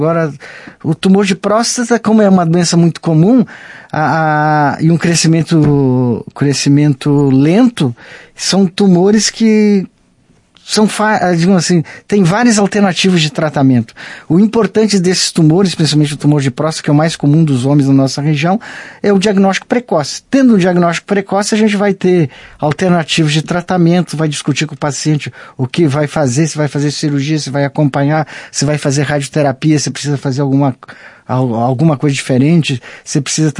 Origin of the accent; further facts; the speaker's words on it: Sananduva, Rio Grande do Sul, Brazil; also born or lived in Lagoa Vermelha / Belo Horizonte; Eu nasci aqui, mas sempre morei em Sananduva e depois da minha vida fiz a minha faculdade e fiz minha residência em urologia e trabalhei durante 22 anos em Belo Horizonte.